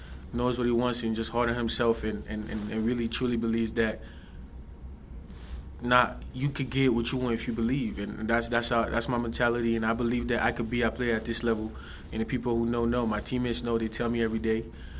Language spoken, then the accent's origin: English; California, United States; I was lucky enough to play in front of my parents, because I'm from California, and my parents were able to come.